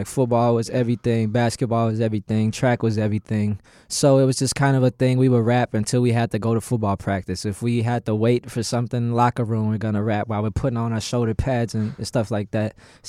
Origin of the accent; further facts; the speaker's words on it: Dallas, Texas, United States; the legend from Dallas, Texas. Yeah. Let's start there. I'm from Dallas, born and raised. I spent the first half of my life in Pleasant Grove and the second half in Rowlett, Texas